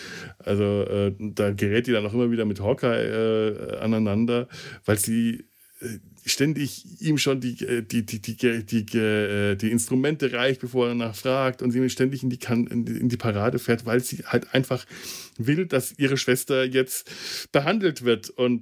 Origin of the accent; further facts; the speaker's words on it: Bavaria, Germany; Und ich komme als Franke